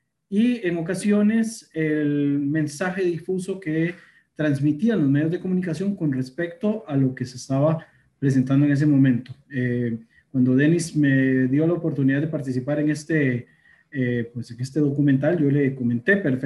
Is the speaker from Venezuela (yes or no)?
no; Costa Rica; yo soy egresado del Liceo de Costa Rica